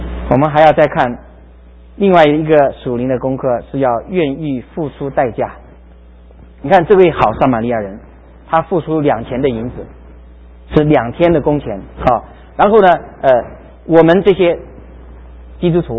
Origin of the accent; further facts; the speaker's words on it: Fujian, China; 福州话比较难懂我们福建人我不懂他的福州话